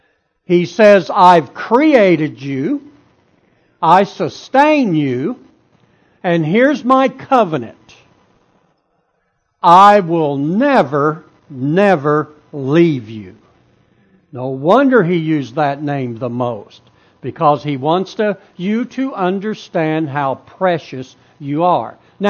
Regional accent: Texas, United States; I'm from Texas. So I get very easily confused.

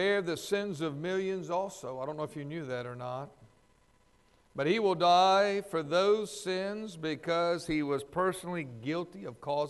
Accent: Louisiana, United States; And the people in the South have a tendency, me coming from Louisiana

